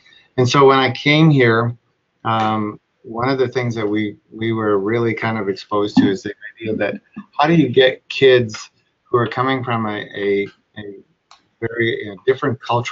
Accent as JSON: {"language": "English", "region": "Saskatchewan", "country": "Canada", "said": "I came here, this is my fifth year. I came here from Saskatchewan."}